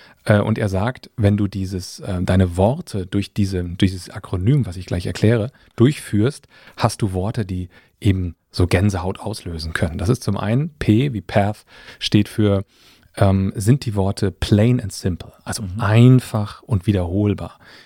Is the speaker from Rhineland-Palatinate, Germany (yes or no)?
no; Mecklenburg-Vorpommern, Germany; born there; also born or lived in Hamburg; Ich bin Ossi tatsächlich, geboren in Mecklenburg-Vorpommern.